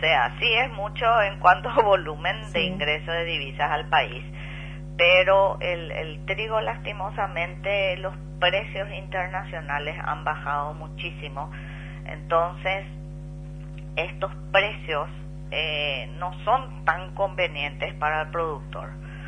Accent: Paraguay; yo creo, como paraguaya, que tenemos que elevar un poco nuestra autoestima.

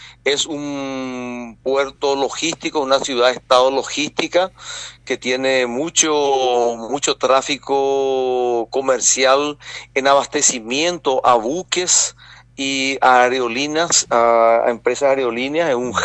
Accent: Paraguay; como paraguayos debemos sentirnos orgullosos

